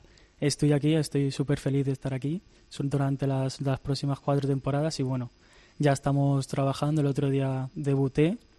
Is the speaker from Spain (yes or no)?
yes; Spain; born there; la mayoría de mis hermanos y mi familia son de allí. Yo nací aquí en España. Pero bueno, al final es un orgullo porque te crían, ¿no?, con la cultura de República Dominicana.